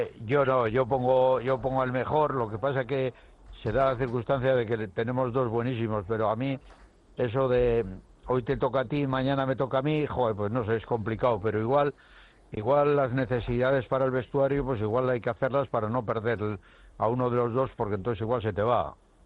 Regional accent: Barakaldo, Basque Country, Spain; Es importante porque yo soy de Baracaldo

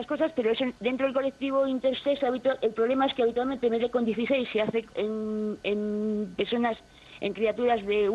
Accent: Cruces, Basque Country, Spain; born there; mi caso es que nací en Cruces en 1960

